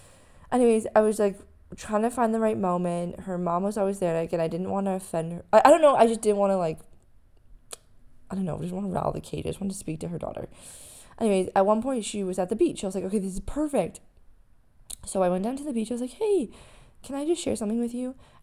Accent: Canada; I'm from Canada. I would never hurt anyone.

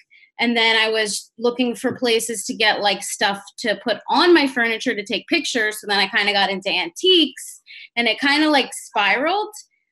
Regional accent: New Jersey, United States; I'm from the Jersey Shore, so kind of close to you.

